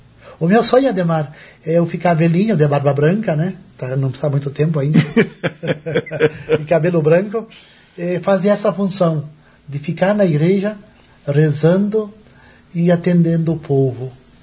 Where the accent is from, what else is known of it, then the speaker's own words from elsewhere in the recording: Áurea, Rio Grande do Sul, Brazil; com o meu pároco da minha terra, lá de Áurea.